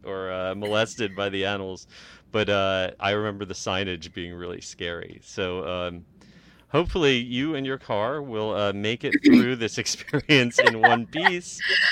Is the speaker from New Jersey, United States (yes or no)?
yes; New Jersey, United States; Now, when I was growing up in Six Flags, New Jersey, we had a drive-through safari.